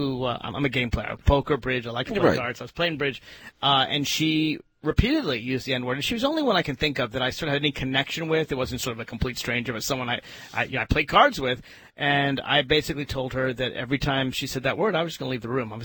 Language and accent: English; Nashville, Tennessee, United States; also born or lived in Los Angeles / Washington, D.C.; I grew up in Nashville, Tennessee, and I was thinking about the last time I heard a white person use the N-word in a pejorative way. And it was in Nashville, Tennessee. I've lived in Los Angeles. I've lived in Washington, D.C.